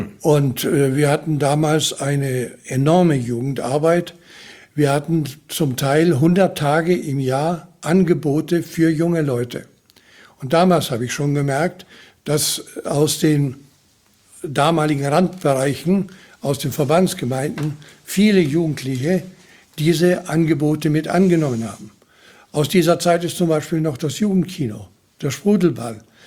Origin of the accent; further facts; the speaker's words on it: Hesse, Germany; also born or lived in Sudetenland; now in Neuwied, Germany; ich war 6 Jahre, als wir vertrieben worden sind aus dem Sudetenland, sind dann nach Hessen gekommen, haben dort bis 1951 gelebt.